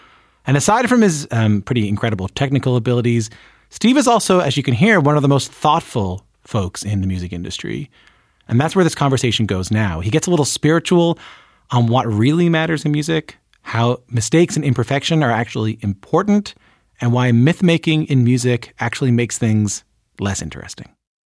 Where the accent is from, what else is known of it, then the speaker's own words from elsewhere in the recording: St. John's, Newfoundland and Labrador, Canada; And then I remember I went to see him in my hometown in St. John's and I went up to the front